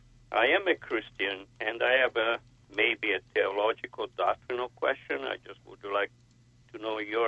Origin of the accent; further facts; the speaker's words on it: Italy; English is a second language; now in Scranton, United States; please forgive me for my heavy accent here.